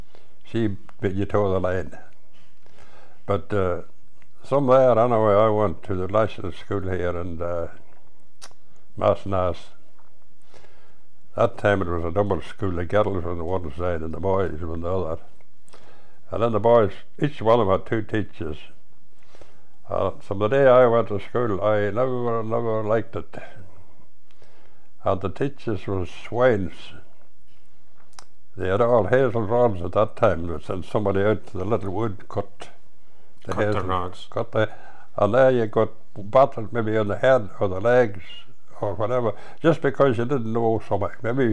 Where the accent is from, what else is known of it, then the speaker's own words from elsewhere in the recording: Ireland; born there; Well, I was born in Fimore.